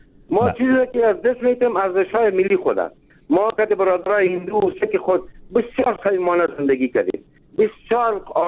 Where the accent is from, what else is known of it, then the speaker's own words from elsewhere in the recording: Afghanistan; خود ما تمام افغان هستیم